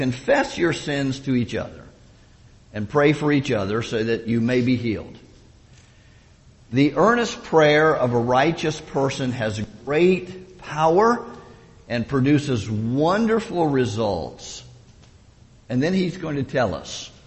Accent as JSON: {"language": "English", "region": "Florida", "country": "United States", "tie": "born or raised there", "said": "When I grew up in Florida, it was like 3 o'clock in the afternoon. You could almost set your watch by it."}